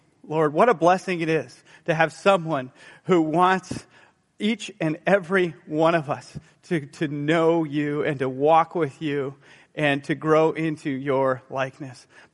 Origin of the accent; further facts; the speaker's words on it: Midwest, United States; You know, I am from the Midwest, and we just don't have as much traffic up there and not so many roads